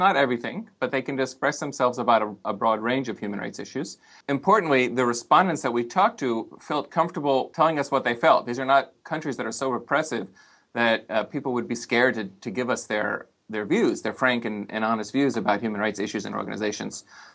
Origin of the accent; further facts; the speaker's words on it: Israel; growing up in Israel in the 1980s